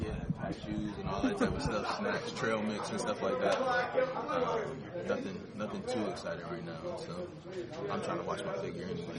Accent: Baltimore, Maryland, United States; Baltimore is my hometown. That's the first team I ever played for.

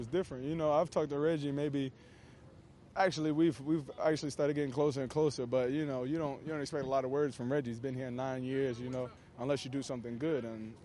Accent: the South, United States; I'm from the South. I don't do that.

